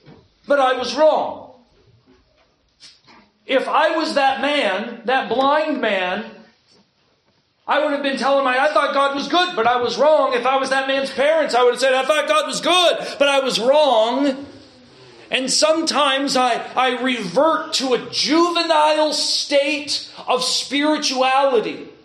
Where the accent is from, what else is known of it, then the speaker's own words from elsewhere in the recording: Arkansas, United States; born there; I was born in Arkansas, though.